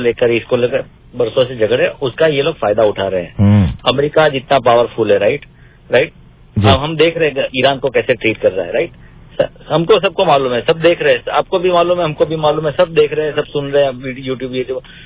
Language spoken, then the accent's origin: Hindi; Gujarat, India; वैसे मैं sir India से हूँ और गुजरात से हूँ